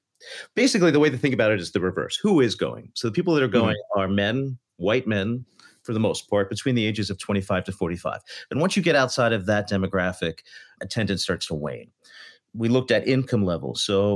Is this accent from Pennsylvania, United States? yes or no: yes; Philadelphia, Pennsylvania, United States; You know, I'm from Philadelphia, right?